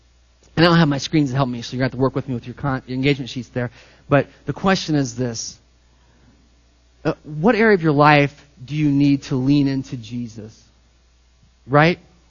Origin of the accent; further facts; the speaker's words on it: Midwest, United States; Because I'm like from the Midwest, I'm pale, and I'm slightly overweight.